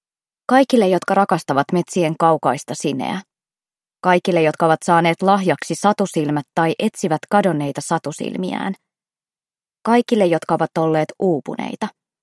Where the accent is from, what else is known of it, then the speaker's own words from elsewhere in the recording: Turku, Southwest Finland, Finland; Olen syntynyt Turussa ja opiskellut siellä ekaluokkalaisesta maisteriksi ja vielä sen jälkeenkin täydentänyt kirjallisuustieteen opintojani.